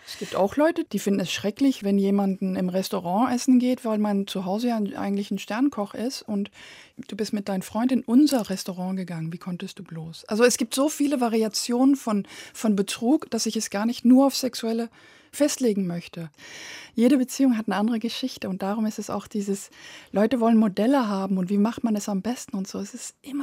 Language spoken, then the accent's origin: German; Belgium; Ich bin ja in Belgien groß geworden